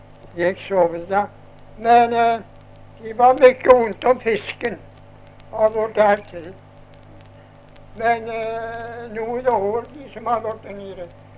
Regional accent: Bleket, Sweden; born there; Jag är född i Bleket.

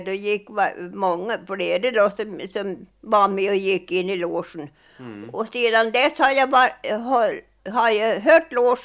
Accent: Kärnsvege, Jämtland County, Sweden; born there; då är jag född på Kärnsvege.

